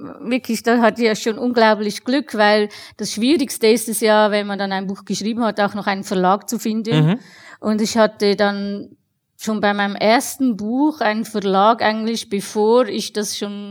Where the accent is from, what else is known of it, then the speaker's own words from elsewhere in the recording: Switzerland; ich habe eine dreijährige Handelsschule gemacht, weil man natürlich als Schweizerin genötigt wird, zuerst was Ordentliches zu lernen.